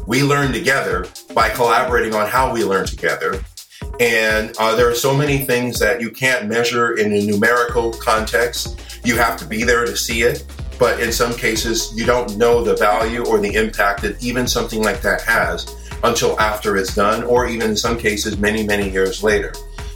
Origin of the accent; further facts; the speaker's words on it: Los Angeles, California, United States; So I grew up here in Los Angeles. You know, I also went to college here in Los Angeles at UCLA, go Bruins.